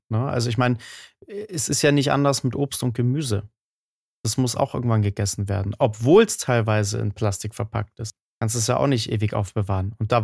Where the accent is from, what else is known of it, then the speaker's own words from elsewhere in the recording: Munich, Bavaria, Germany; ich komme jetzt aus München, das ist eine sehr saubere Stadt.